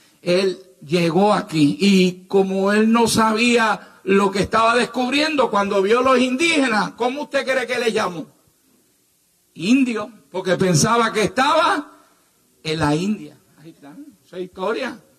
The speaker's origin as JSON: {"language": "Spanish", "town": "San Juan", "country": "Puerto Rico", "tie": "born or raised there", "also_born_or_lived": "Ponce", "lives_now": "Carolina, Puerto Rico", "said": "Yo vengo del sur de Puerto Rico, de Ponce, y me crié en el área de Villa Palmera, que es el área de San Juan, cerquita de San Juan. También vivo en Villa Carolina y pastoreo en Río Grande."}